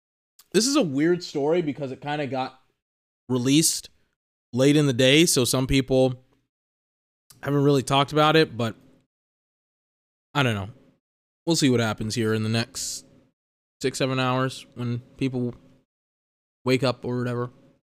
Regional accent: United States; But I'm American, so who am I to talk about that type of stuff?

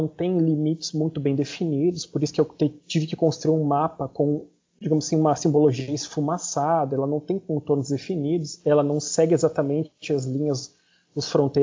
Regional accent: Uruguaiana, Rio Grande do Sul, Brazil; Eu sou originário lá de Uruguaiana, lá da fronteira, e eu fui com 17 anos a Porto Alegre.

